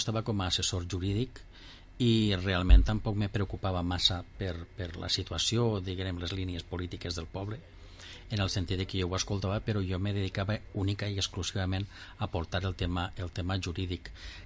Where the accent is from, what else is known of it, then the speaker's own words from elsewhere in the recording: Vila-real, Valencian Community, Spain; jo sóc fill de Villarreal, l'ha nascut ací, m'ha criat ací entre els barrios, conega la gent, moltíssima gent, els nostres veïns, familiars, els tinc tots ací.